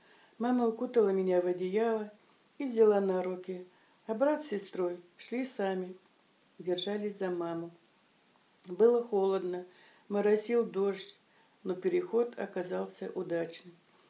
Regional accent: Gadgaron, North Ossetia–Alania, Russia; born there; Я родилась 9 октября 1938 года в селе Гадгарон Ордонского района, Северо-Осетинская ССР, ныне Алания.

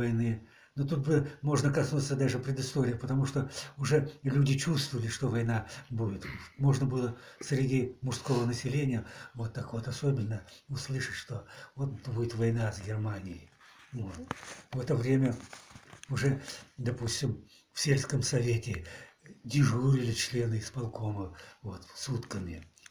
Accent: Novotroits, Novosibirsk Oblast, Russia; born there; Деревня Новотроиц, Каргалинский сельский совет, Киселевский район, Новосибирская область в то время была.

